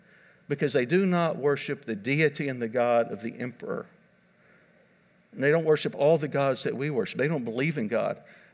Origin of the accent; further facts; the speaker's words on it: United States; We come at it as Americans. And nobody's going to make me submit. I'm an American.